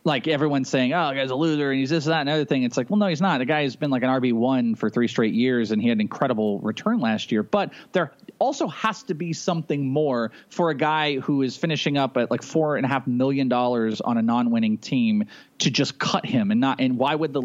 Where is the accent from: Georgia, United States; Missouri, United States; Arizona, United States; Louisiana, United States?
Arizona, United States; I'm from Arizona.